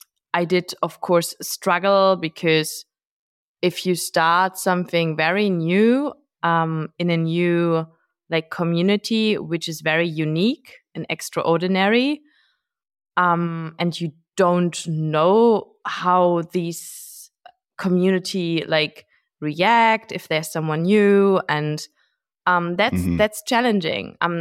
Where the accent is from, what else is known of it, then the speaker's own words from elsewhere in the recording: Berlin, Germany; English is a second language; I'm from Germany, as you can probably hear.